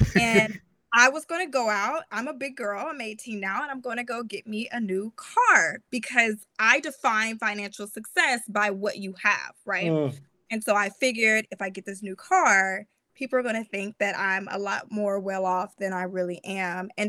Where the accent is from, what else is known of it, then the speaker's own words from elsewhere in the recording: Arkansas, United States; But I'm a very basic person. I'm from Arkansas. I don't know all the big words.